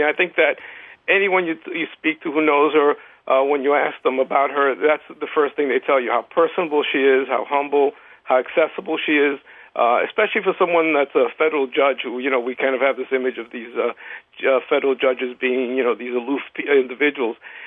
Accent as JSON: {"language": "English", "town": "Brooklyn", "region": "New York", "country": "United States", "said": "Well, you know, I'm like from Brooklyn. I'm kind of like a tough guy, you know."}